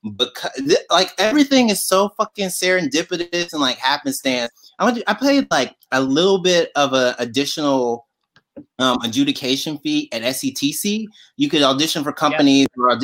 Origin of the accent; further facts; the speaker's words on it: Mississippi, United States; Yeah, I'm from Mississippi originally. I was born and raised in Mississippi. I went to high school in Mississippi.